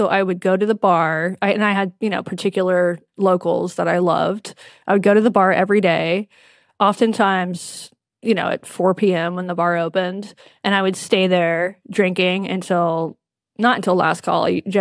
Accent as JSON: {"language": "English", "region": "North Carolina", "country": "United States", "tie": "born or raised there", "said": "You know, this was growing up in Western North Carolina."}